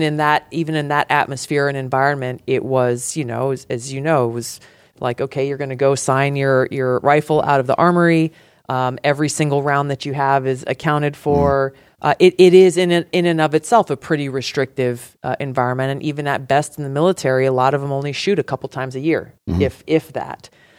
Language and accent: English; Hawaii, United States; I grew up in Hawaii, which is, I think it has the most restrictive gun laws in the country.